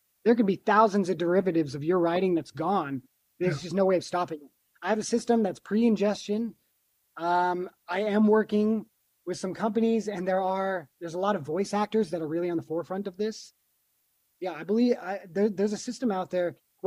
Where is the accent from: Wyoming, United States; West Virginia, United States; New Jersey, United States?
Wyoming, United States; I come from the country. I'm from Wyoming.